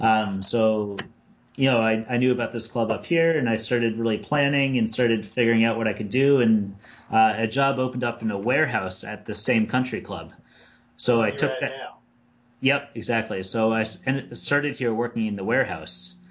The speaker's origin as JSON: {"language": "English", "country": "Bermuda", "said": "I'm originally from Bermuda. So I still have a lot of family down there and whatnot."}